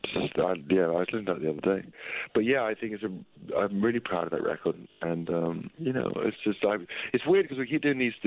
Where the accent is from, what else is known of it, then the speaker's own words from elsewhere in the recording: London, United Kingdom; You know, growing up in where I grew up in North London